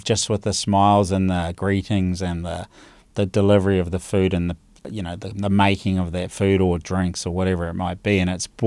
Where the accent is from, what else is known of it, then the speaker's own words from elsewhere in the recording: London, United Kingdom; now in New Zealand; and I'm a Londoner, and I've got the passport and everything.